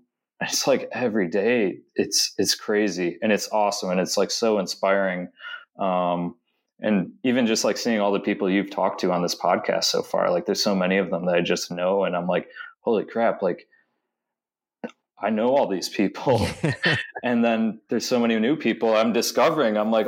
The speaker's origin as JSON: {"language": "English", "region": "Wisconsin", "country": "United States", "said": "I'm from Wisconsin originally, actually, but I've been down here for the last 6 years."}